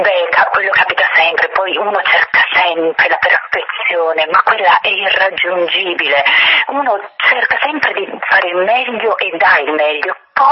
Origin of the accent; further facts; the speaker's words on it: Turin, Piedmont, Italy; born there; io sono nata a Torino ma i miei genitori sono entrambi pugliesi, io sono felice che le mie radici arrivano, partono da quella terra.